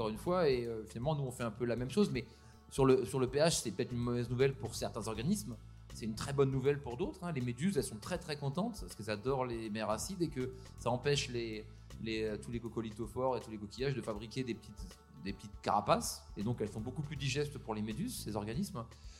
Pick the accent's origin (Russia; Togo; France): France; Montreuil, Île-de-France; juste déjà de signaler que moi je suis moi-même de Montreuil, hein.